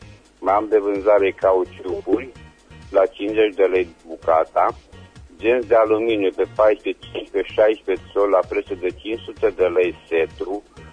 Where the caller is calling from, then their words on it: Reșița, Caraș-Severin, Romania; sunt din Reșița